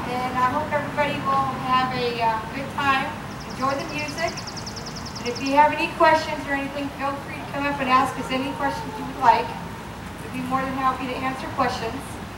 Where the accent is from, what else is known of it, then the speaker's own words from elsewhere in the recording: Kent, Ohio, United States; I'm from Kent, Ohio.